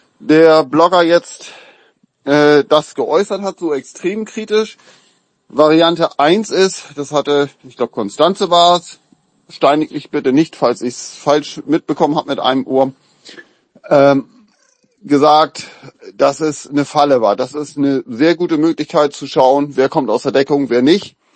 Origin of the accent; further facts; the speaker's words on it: Germany; der hat für uns ja als Deutsche schon eine positive Bedeutung.